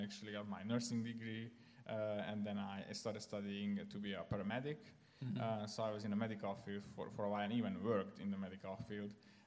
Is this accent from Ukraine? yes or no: yes; Ukraine; I grew up in Ukraine as a Hungarian, and my dad is a pastor, and he's still pastoring two small churches in Ukraine, and I grew up in a Christian home